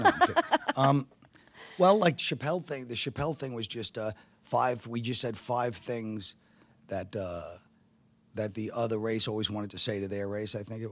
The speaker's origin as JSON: {"language": "English", "town": "Brooklyn", "region": "New York", "country": "United States", "tie": "born or raised there", "said": "when I grew up in Brooklyn and it was a very mixed neighborhood"}